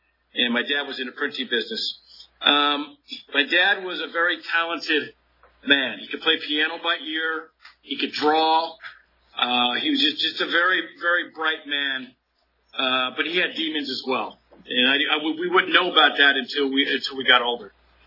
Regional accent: South San Francisco, California, United States; You know, I grew up in San Francisco, South San Francisco, actually. Both my parents are from San Francisco, born and raised.

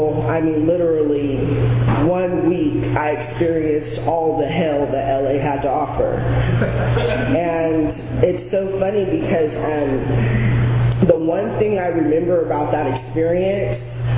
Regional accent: Chowchilla, California, United States; I was born and raised in Chowchilla, California. Not the prison, the town. It was a pretty normal life. I grew up on an almond ranch.

